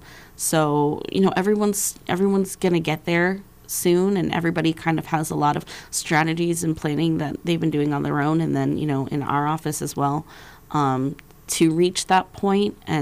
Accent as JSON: {"language": "English", "town": "Fairbanks", "region": "Alaska", "country": "United States", "tie": "born or raised there", "said": "And when I grew up in Fairbanks, I've lived here for 20 years."}